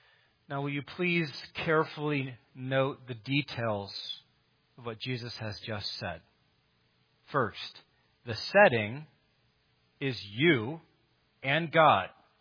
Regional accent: Great Lakes, United States; I grew up around Lake Michigan.

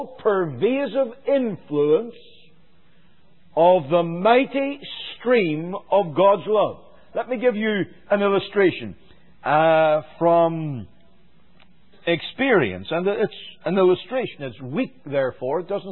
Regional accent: Northern Ireland, United Kingdom; now in United States; I don't come from South Carolina. I have got most of the accent off pat now, as you understand, but I don't come from here. I come from Northern Ireland.

